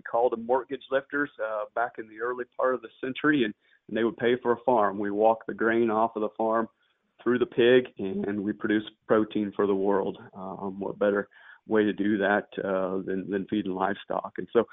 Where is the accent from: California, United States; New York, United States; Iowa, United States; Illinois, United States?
Iowa, United States; But I'm from Wapello County, I actually reside there as well now.